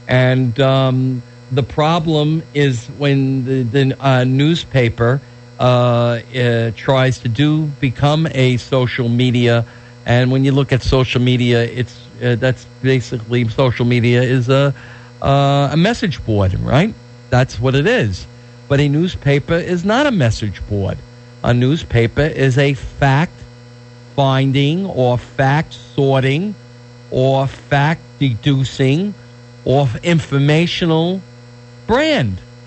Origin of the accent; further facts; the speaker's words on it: Ridgewood, New York, United States; I wanted to deny that I was from Queens. I was from Ridgewood. I was a blue-collar guy